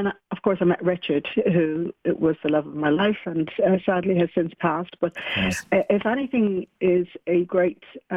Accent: Dublin, Leinster, Ireland; I grew up in the Phoenix Park, so I guess I was lucky. We live in a lodge there

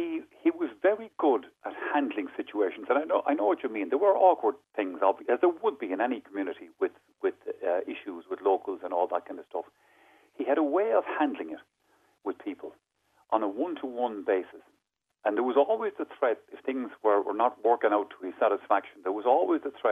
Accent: Galway, Connacht, Ireland; also born or lived in Dungarvan; now in Dublin, Ireland; I've actually lived in Dublin longer than I lived in Galway.

